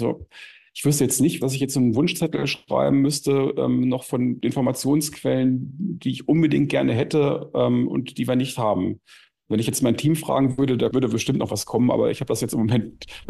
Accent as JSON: {"language": "German", "region": "Lower Saxony", "country": "Germany", "said": "also ich komme jetzt selber aus Niedersachsen"}